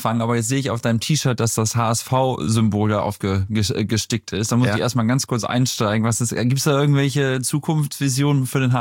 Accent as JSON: {"language": "German", "region": "Hamburg", "country": "Germany", "said": "Ich bin ja auch Hamburger insofern."}